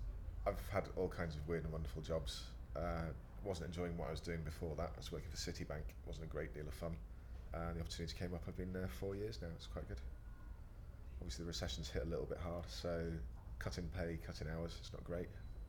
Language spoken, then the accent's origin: English; Manchester, North West England, United Kingdom; I'm 33 years old, I'm from Manchester.